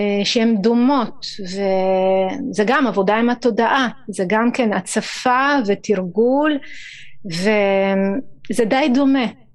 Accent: Riga, Latvia; moved away as an adult; now in Israel; אז אני גדלתי בריגה, בירת לטביה, בברית המועצות לשעבר, עד גיל 18 וחצי.

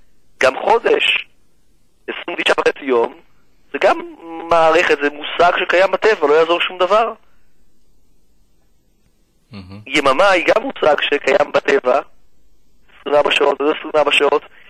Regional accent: Rehovot, Central District, Israel; also born or lived in Haifa / Beersheba; אז במקור יהודי נודד, טיילנו הרבה שנים בארץ, אבי האיש צבא קבע, נדדנו לאורכה של הארץ, מחיפה ועד באר שבע, ובתחנה הסופית הייתה ברחובות.

